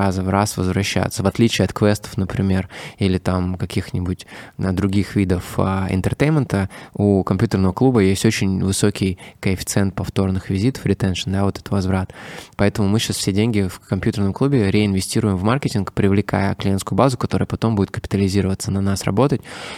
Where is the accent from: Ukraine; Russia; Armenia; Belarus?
Russia; Ural; вот я детство провел на Урале